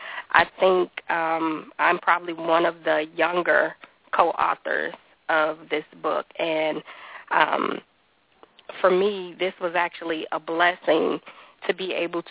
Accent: Chicago, Illinois, United States; growing up in Chicago, where we grew up in the projects, and not being able to have to do so much because of the neighborhood where we were in. I believe we moved outside that neighborhood when I was about 11 or 12. We moved to a southern suburb

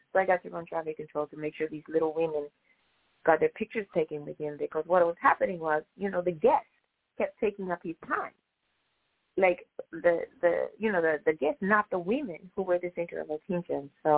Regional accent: California, United States; I said, I'm from the Bay Area. These ones know me.

